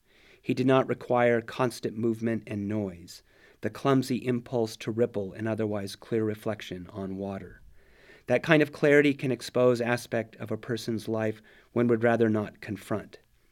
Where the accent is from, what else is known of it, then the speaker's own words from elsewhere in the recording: Bozeman, Montana, United States; born there; also born or lived in Cascade / Great Falls; I was born in Bozeman, but I don't remember Bozeman well. To me, those memories are about Cascade. Those memories are about Great Falls.